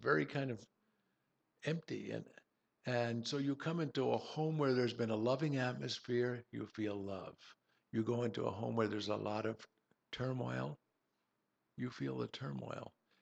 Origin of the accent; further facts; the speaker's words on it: Pakistan; My poetry had already been written, but I had 100% rejections in my home country. When I returned to Pakistan, there was a waiting crowd of some 200 people